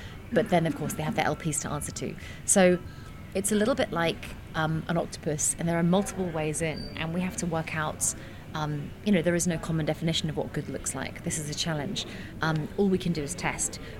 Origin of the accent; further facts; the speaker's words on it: London, United Kingdom; So I obviously am a Londoner, or like I'm British, but I'm also from London, and I've been working a lot in Silicon Valley for the last 10 years.